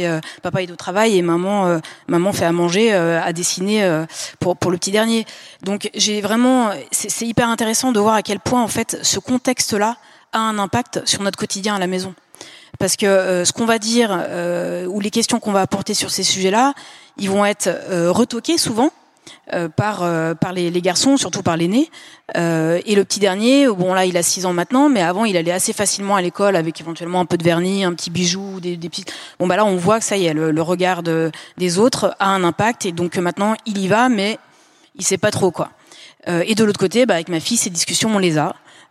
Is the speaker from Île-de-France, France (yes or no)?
no; Lyon, Auvergne-Rhône-Alpes, France; On est de Lyon et les autres sont dans la banlieue plutôt favorisée lyonnaise.